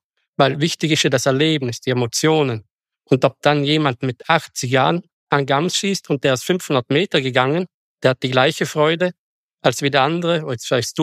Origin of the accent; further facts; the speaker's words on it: South Tyrol, Italy; Vielleicht kann ich dann noch was sagen zum Reviersystem bei uns in Südtirol.